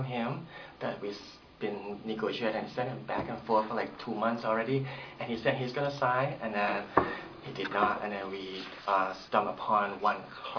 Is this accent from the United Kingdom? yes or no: no; Thailand; English is a second language; I'm originally from Thailand, and I know how to cook Thai dish